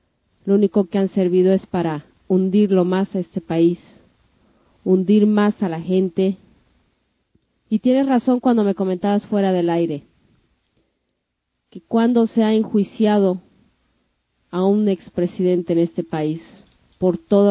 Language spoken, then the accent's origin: Spanish; Mexico; todos como mexicanos que siempre hemos demostrado esa unidad